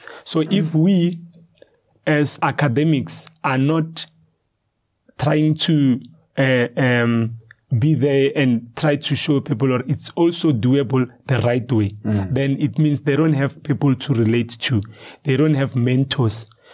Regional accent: Soshanguve, Gauteng, South Africa; also born or lived in Limpopo; Then I grew up in Soshanguve. So the social life and the Kasi life combined, I was actually trained at Soshanguve. It's in Pretoria.

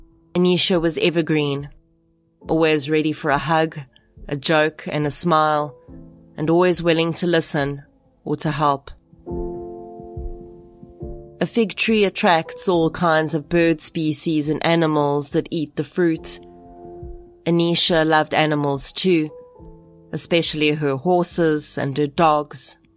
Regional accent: South Africa; Typically being South African, we made a braai.

